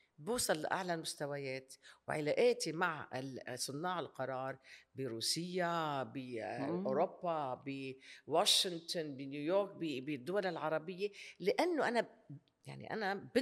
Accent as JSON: {"language": "Arabic", "country": "Lebanon", "said": "فانا لبنانيه بكل افتخار وامريكيه بكل افتخار، ما بقول انه ضروري ان اختار بين اثنين"}